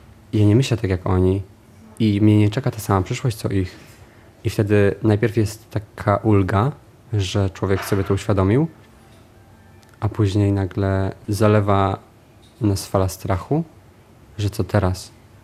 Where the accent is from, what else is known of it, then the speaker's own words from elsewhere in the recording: Lower Silesian Voivodeship, Poland; Ja pochodzę z bardzo małej miejscowości, która sobie liczy 700 mieszkańców około. Wieś pracownicza, która powstała przy zakładzie pracy dużym, przy elektrowni Turów. Tam się też urodziłem, tam miałem pierwszych przyjaciół, tam chodziłem do szkoły podstawowej, do przedszkola.